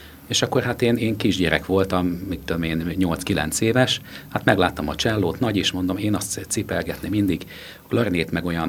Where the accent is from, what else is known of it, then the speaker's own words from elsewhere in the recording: Tata, Komárom-Esztergom, Hungary; born there; Én Tatán születtem egyébként